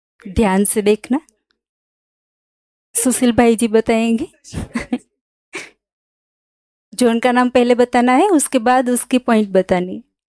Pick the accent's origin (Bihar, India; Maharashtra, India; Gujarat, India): Gujarat, India; Surat; मैं गुजरात से सूरत से आई हूँ।